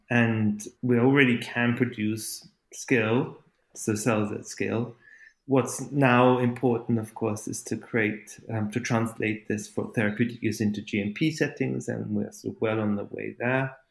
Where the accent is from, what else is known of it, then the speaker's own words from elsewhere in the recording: Austria; also born or lived in Canada / Germany; My parents are Austrian. And so they dragged me back to Austria and Germany, and that's where I started to learn language.